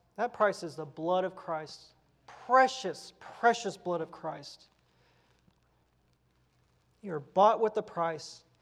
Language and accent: English; Texas, United States; As a Texan, I can't help it. It's in my blood.